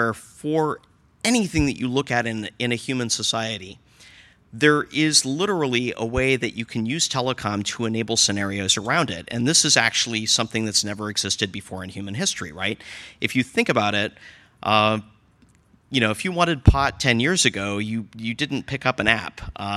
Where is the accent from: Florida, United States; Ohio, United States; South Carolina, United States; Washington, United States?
Washington, United States; even in my home state of Washington